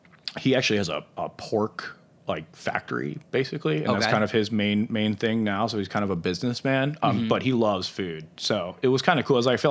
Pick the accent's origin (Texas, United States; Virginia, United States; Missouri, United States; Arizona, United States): Missouri, United States; St. Louis; Because at the end, I'm still from St. Louis too.